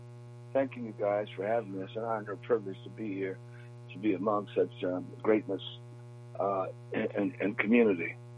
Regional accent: Milwaukee, Wisconsin, United States; I complained about the state of affairs in Milwaukee, you know, being raised here, growing up in Milwaukee, we've seen a different dynamic, good, bad, and indifferent in a lot of cases.

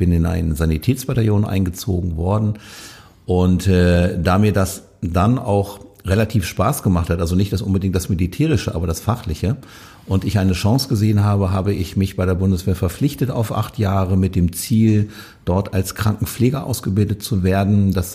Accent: Hanover, Lower Saxony, Germany; Ich bin hier in Hannover geboren und ich lege auch Wert darauf, dass ich in Linden groß geworden bin. Das ist ja immer noch mal so eine kleine Auszeichnung dazu. Ich bin 1955 auf die Welt gekommen.

